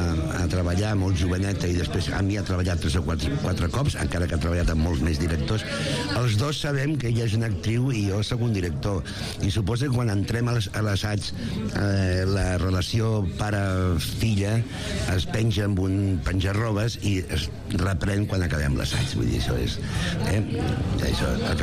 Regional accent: Barcelona, Catalonia, Spain; Jo soc barceloní

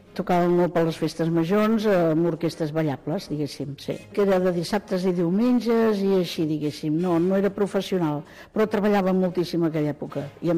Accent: Barcelona, Catalonia, Spain; sóc de Barcelona i tinc el diumenge que ve faig 78 anys.

